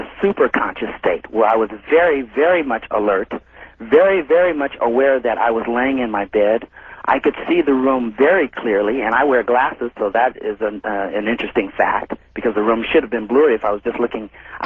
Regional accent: Los Angeles, California, United States; I'm from Los Angeles myself.

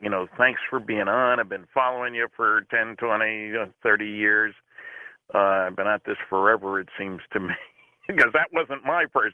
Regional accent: New Jersey, United States; now in Canada; I'm from New Jersey, so we got to be good to the, you know, I say from New Jersey, far from New Jersey these days. But New Brunswick, Canada, for those who want to come where the snow is white and clean

